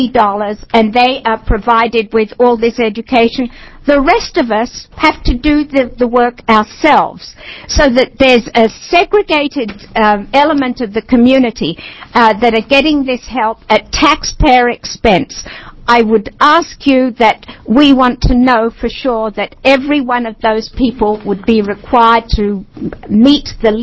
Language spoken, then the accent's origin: English; Oregon, United States; which shocks me because I'm from Washington County, is that Washington County is doing a program